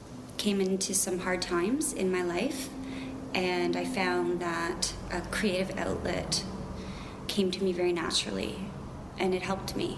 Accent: Toronto, Ontario, Canada; I am an artist. I was born and raised in Toronto.

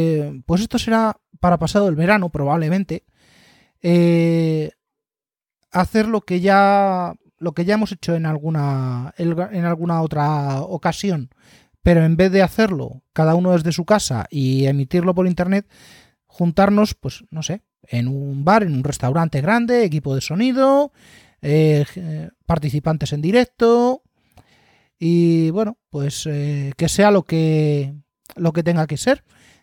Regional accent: Madrid, Community of Madrid, Spain; somos tres de Madrid

